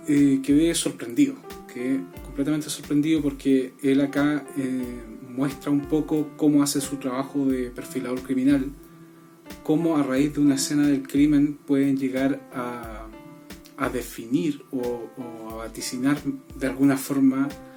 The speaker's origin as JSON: {"language": "Spanish", "country": "Chile", "said": "Ustedes saben que yo soy chileno y acá en Chile la situación está muy compleja."}